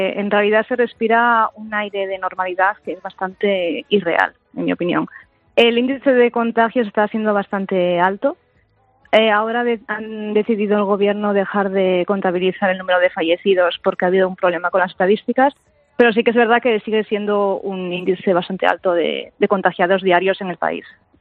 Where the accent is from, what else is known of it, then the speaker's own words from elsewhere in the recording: Asturias, Spain; yo soy de Asturias. En Asturias ahora es obligatorio el uso de la mascarilla en todos sitios y aquí no